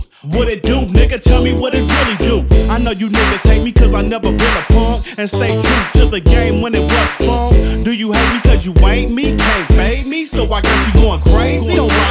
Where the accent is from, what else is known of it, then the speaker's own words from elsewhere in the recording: Modesto, California, United States; Born and raised in Modesto. Better yet, Big House, Old Street, West Smoke.